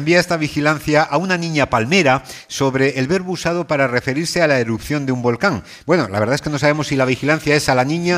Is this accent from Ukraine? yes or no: no; Castile and León, Spain; para los que somos de Palencia y de Valladolid, hoy hemos traído buen tiempo aquí a esta tierra